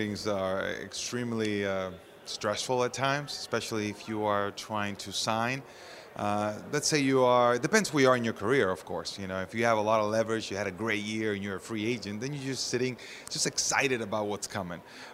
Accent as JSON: {"language": "English", "town": "Orlando", "region": "Florida", "country": "United States", "tie": "born or raised there", "said": "I'm here in Orlando. This is my hometown."}